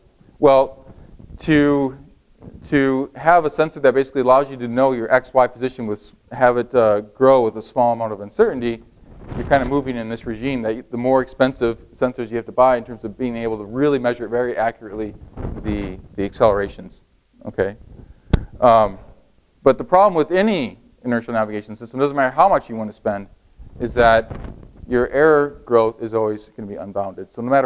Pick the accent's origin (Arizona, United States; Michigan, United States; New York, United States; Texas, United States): Michigan, United States; so I'm from Michigan, okay, so if I'm in this region